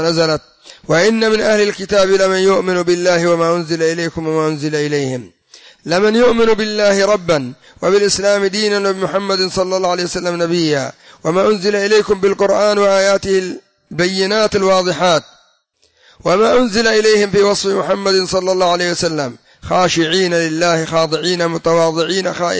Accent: Yemen; عندنا في اليمن

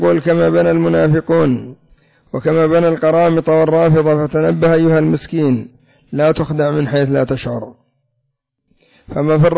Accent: Yemen; وعندنا في اليمن جمعية الحكمة، جمعية الإحسان، جمعية دار البر

